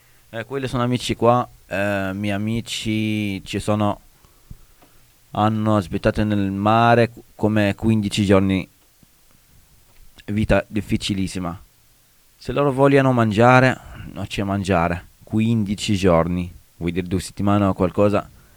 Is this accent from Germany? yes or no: no; Egypt; Italian is a second language; Ma io sono egiziano.